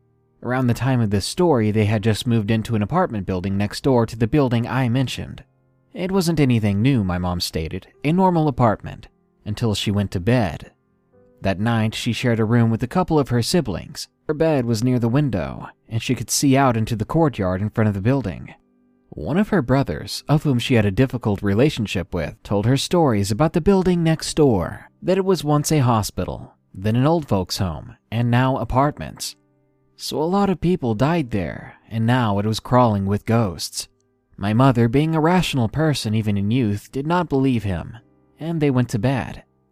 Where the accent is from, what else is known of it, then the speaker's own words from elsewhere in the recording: Prince Edward Island, Canada; I'm Canadian, but I'm from the smallest province in Canada